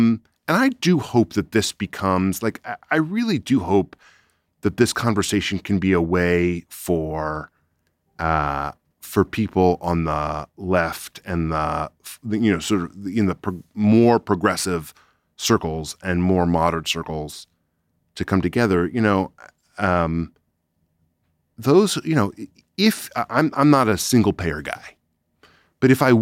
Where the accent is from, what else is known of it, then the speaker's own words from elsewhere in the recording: Rhode Island, United States; And like, the Rhode Island DMV, I'm from Rhode Island. I love those guys.